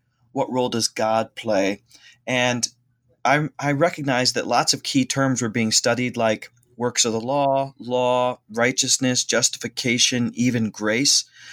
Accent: Ohio, United States; So actually, I come from Northern Ohio, born and raised, and I went to seminary at Gordon-Conwell in the Boston area.

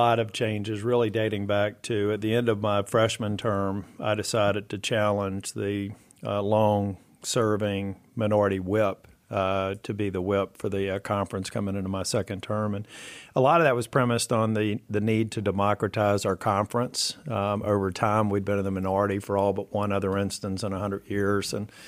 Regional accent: Jacksonville, Florida, United States; I grew up in Jacksonville, Florida. And on Saturdays, I would go to Mass. I'm Catholic.

